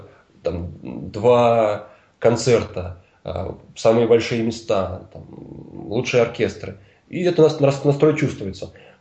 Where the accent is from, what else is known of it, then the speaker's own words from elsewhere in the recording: Ulyanovsk, Ulyanovsk Oblast, Russia; now in Moscow, Russia; Когда вот я из Ульяновска сам, я не из Москвы. Когда я уезжал в Москву, все говорили, вот приедешь, здороваться не будешь.